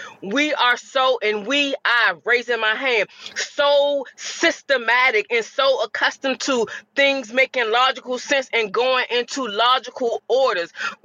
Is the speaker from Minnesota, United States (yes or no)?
no; Fort Washington, Maryland, United States; from Fort Washington, Maryland.